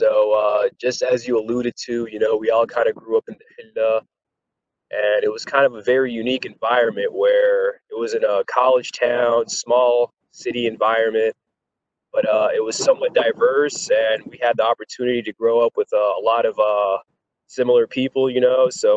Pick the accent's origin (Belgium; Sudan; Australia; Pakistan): Sudan; Omdurman, Khartoum; English is a second language; also born or lived in Iowa City, United States; now in United States; I'm from Umm Durman, Sudan. Spent most of my life in Iowa City, Iowa.